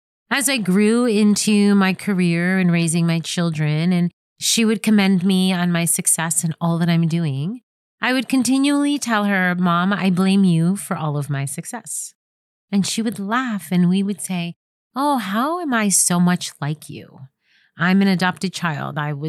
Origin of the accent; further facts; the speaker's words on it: Puerto Rico; I myself am Puerto Rican, and I gotta tel